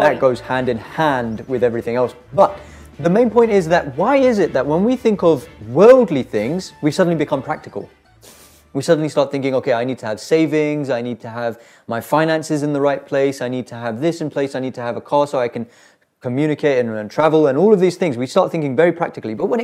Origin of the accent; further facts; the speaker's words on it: United Kingdom; born there; I'm Indian. She's Indian. We're from Hyderabad. I was born in the UK.